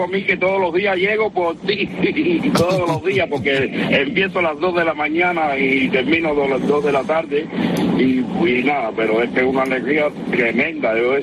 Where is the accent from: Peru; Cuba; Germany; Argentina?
Cuba; No, es que soy un cubano y llevo tiempo y decir, bueno, no hablan de Cuba